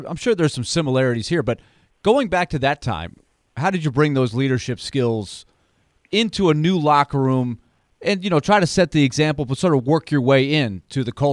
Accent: Florida, United States; Now, I'm old enough, Ryan, that I grew up in Florida.

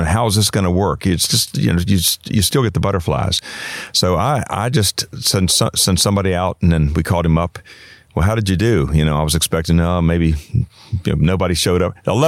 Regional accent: United States; I said, I'm an American, like that was going to save me. Yeah, I'm an American. I'm practicing lines for a play I'm doing back in the States.

